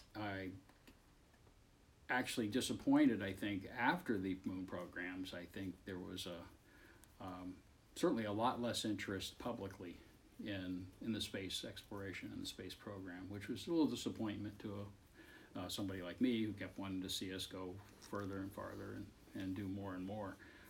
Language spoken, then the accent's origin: English; Columbus, Ohio, United States; Well, I was a young boy growing up in Columbus. I was living on the west side